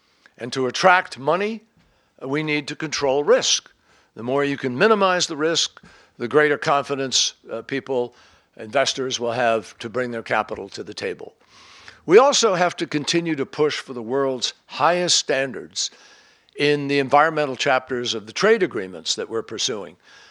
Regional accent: Massachusetts, United States; look at the results that we are already seeing in places like my home state of Massachusetts.

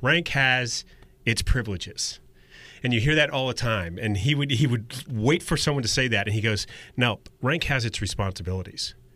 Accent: Scotland, United Kingdom; I'm sorry, I'm Scottish

